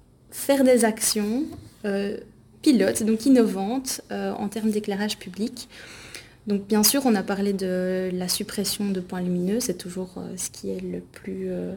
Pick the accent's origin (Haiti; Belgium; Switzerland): Belgium; c'est des questions qui sont très sensibles chez nous en Belgique et qui le sont moins en France